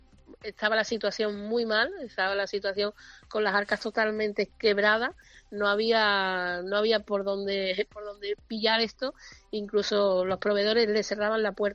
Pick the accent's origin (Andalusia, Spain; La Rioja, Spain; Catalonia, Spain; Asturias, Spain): Andalusia, Spain; Huévar; lo mejor que tiene mi pueblo es los habitantes. Y obviamente, bueno, daros cuenta de que venimos de una antigüedad importante. El antiguo nombre de Güevar era Herba, ¿vale?